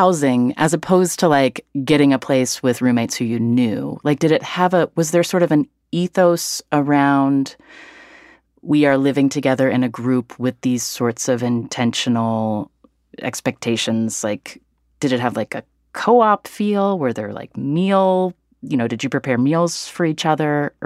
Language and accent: English; West Virginia, United States; It's been in smaller cities and rural communities, where I grew up in West Virginia